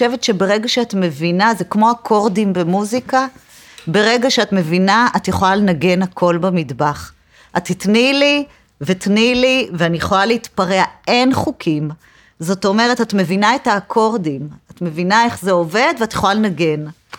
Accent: Hadera, Haifa District, Israel; now in Tel Aviv, Israel; גדלתי, נולדתי בחיפה, גדלתי בחדרה, בגיל 8 עברנו לחדרה, והייתי שם עד גיל 18, ומגיל 18 אני בתל אביב.

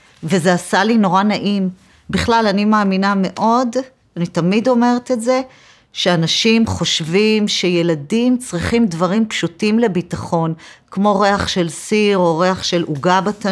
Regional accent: Hadera, Haifa District, Israel; now in Tel Aviv, Israel; גדלתי, נולדתי בחיפה, גדלתי בחדרה, בגיל 8 עברנו לחדרה, והייתי שם עד גיל 18, ומגיל 18 אני בתל אביב.

